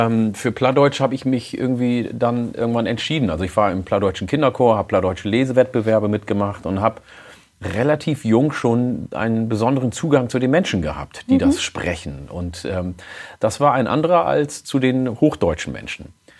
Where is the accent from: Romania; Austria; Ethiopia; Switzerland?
Ethiopia; first language Oromo; German is a second language; weil meine Muttersprache war lange Zeit verboten. Also wir durften sie in Äthiopien nicht sprechen, durfte in der Schule nicht unterrichtet werden.